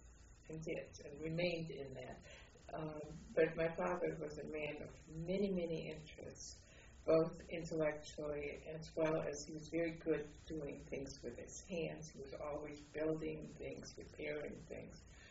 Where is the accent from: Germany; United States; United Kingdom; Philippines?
Germany; Kippenheim, Baden-Württemberg; also born or lived in Freiburg; I was born on August 15th, 1924, in Freiburg, Germany. And that's Freiburg is located in the Black Forest. But we lived in a village called Kippenheim, which is about 40 kilometers north of Freiburg. My father's family had lived there for a long time.